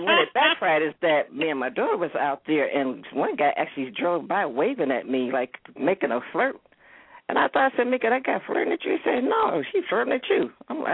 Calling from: Cleveland, Ohio, United States; Cleveland.

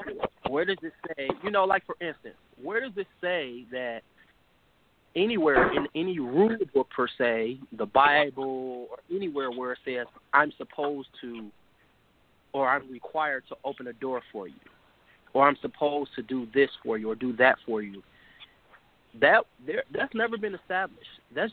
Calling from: Cincinnati, Ohio, United States; I'm calling from Cincinnati, Ohio.

